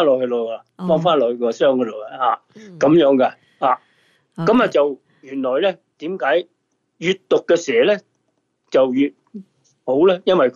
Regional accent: Guangdong, China; 喺我哋廣東人嚟講

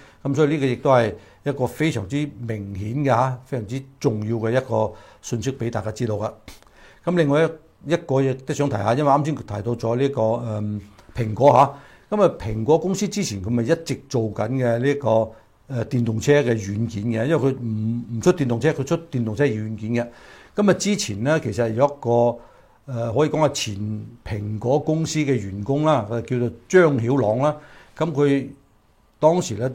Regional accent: China; 所以佢係影響咗我哋中國人嘅形象，亦都影響咗我哋華人喺西方國家嘅形象。

